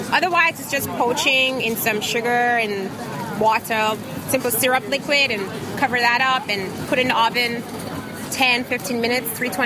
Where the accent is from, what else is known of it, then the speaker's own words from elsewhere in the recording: St. Lucia; I am originally from the beautiful island of St. Lucia.